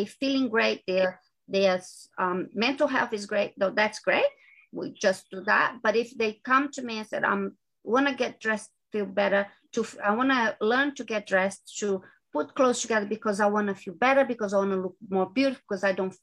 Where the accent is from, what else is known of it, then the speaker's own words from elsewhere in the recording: Brazil; English is a second language; moved away as an adult; now in Australia; I am originally from Brazil, but I live in Australia. I left Brazil 21 years ago. So I lived in a few countries, different countries, but right now, for the last 19 years, almost 20 years now, I live in Australia.